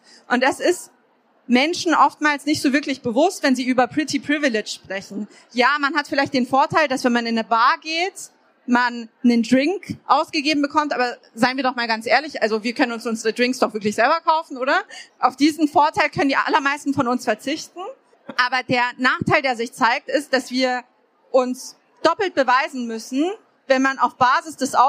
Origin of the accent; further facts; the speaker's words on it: Munich, Bavaria, Germany; ich bin in einem Viertel aufgewachsen in München, das einen sehr, sehr hohen Migrationsanteil hatte, wo sehr viele Menschen gar keinen Job hatten.